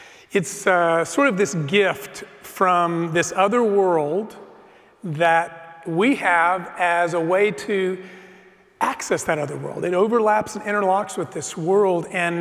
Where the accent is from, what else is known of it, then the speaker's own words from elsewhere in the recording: El Paso, Texas, United States; I grew up in El Paso, and my family off and on attended a church.